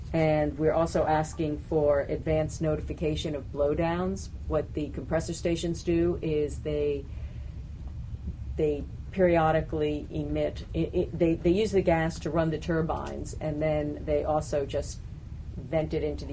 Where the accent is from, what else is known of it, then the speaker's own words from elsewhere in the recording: North Salem, New York, United States; I'm from North Salem, and there's a compressor station near us